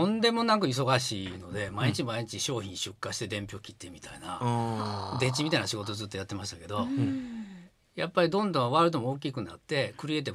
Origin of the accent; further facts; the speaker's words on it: Osaka, Japan; 育ったのは東住吉区で、まあ、私鉄沿線のごちゃごちゃしたところですね、